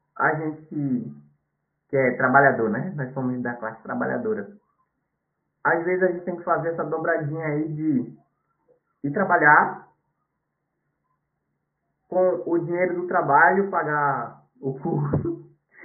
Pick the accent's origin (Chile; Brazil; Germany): Brazil; Recife, Pernambuco; Amava minha terra, a gente que é aqui do Recife. A gente costuma ser bem bairrista, a gente costuma gostar muito da nossa região.